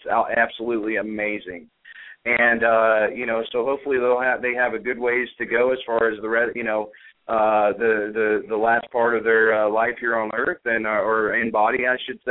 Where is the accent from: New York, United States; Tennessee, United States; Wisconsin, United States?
Tennessee, United States; Chattanooga; I was raised in Chattanooga. I went to a private school, a private Christian school called Boy Buchanan.